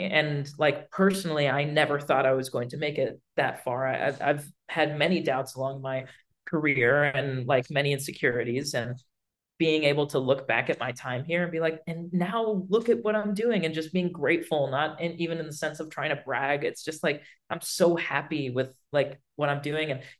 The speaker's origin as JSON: {"language": "English", "country": "United States", "tie": "born or raised there", "said": "because I'm fully Cuban, but I was born and raised in America."}